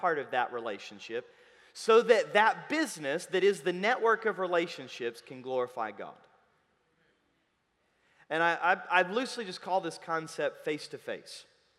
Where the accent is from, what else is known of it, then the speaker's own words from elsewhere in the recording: United States; I got it, I'm American, and I'm sorry about that.